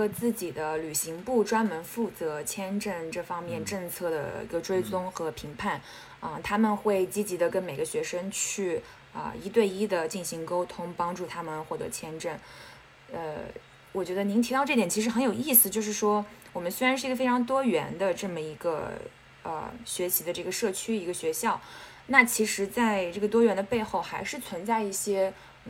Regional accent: Xiangyang, Hubei, China; 我是来自湖北襄阳。对，后来大学就去到了美国的一个文理学院，在宾州

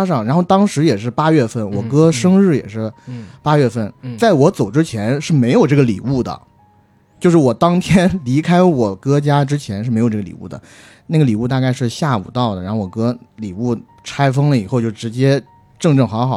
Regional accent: Lanxi, Zhejiang, China; 我要讲的这两则故事都发生在我的家乡。我的老家位于浙江金华的一座小城，名曰兰溪。

